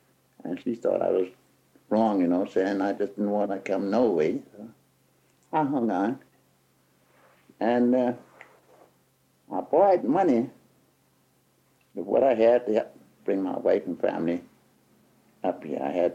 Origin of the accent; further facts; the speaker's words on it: Norfolk, Virginia, United States; now in Middletown, United States; Originally, I came from Norfolk, Virginia.